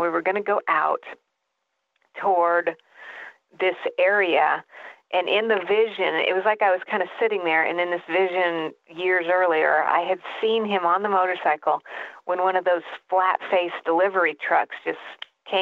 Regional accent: Texas, United States; also born or lived in Denver; And after I moved back to Texas, I'm from Texas, moved to Denver for a while, came back to Texas.

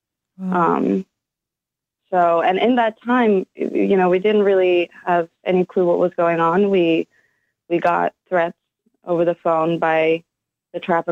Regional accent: Netherlands; moved away; Well, back in where I was raised in the Netherlands, we came from a very small town

